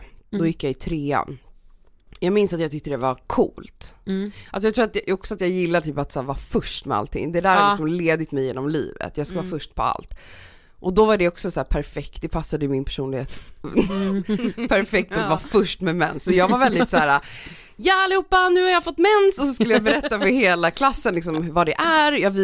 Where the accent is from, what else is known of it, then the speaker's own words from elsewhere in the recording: Stockholm, Stockholm County, Sweden; Jag är uppväxt i Stockholm. I liksom en klassisk kärnfamilj.